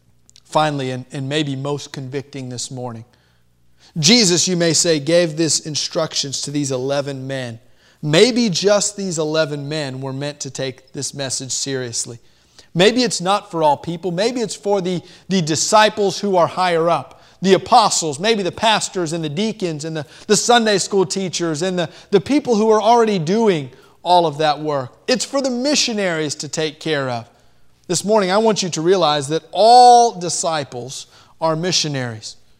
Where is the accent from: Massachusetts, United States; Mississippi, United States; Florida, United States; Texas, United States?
Florida, United States; Miami; I grew up in Miami. Give me Dan Marino.